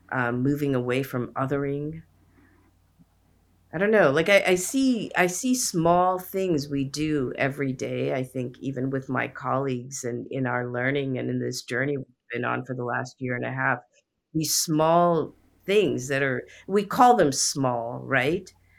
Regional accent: India; I'm Indian, and in my country, and it's in grounded in Hinduism is the term namaste

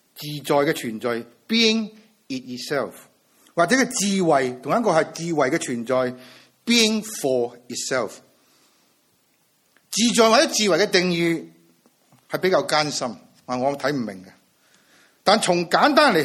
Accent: Hong Kong; 讲到翻到我哋自己香港人，而家好多人都想离开土生土长嘅香港

